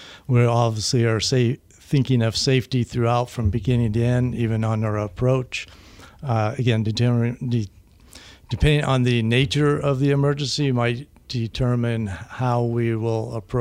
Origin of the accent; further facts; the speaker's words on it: California, United States; I am originally from California, the San Francisco Bay Area. I graduated from UC Davis.